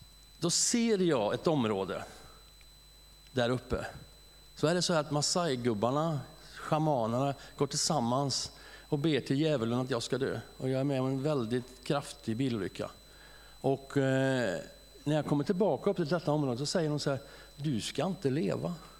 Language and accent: Swedish; Skövde, Västra Götaland County, Sweden; born there; jag föddes i Skövde.